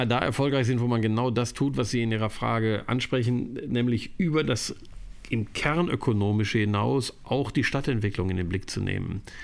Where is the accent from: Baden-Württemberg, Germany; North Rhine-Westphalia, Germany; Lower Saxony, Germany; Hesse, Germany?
North Rhine-Westphalia, Germany; Ich bin ja Westfale und arbeite erst seit 5 Jahren in Düsseldorf.